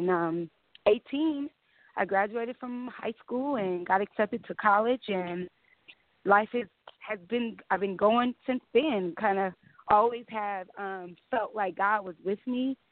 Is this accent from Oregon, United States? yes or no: no; Compton, California, United States; I'm from Compton, born and raised. I left Compton at 10 when my mom, when she died.